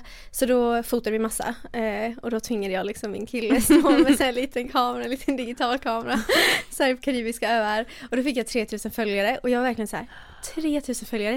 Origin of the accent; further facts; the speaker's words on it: Borås, Västra Götaland County, Sweden; also born or lived in United States; Jag är uppväxt i Borås, sen bodde jag i USA i 2,5 år.